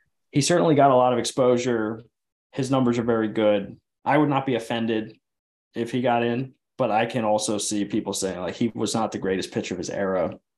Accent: New York, United States; growing up in New York, I saw him pitch a lot

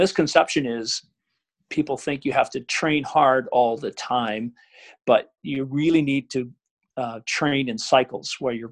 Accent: Vancouver, British Columbia, Canada; when I grew up in Vancouver in the 70s.

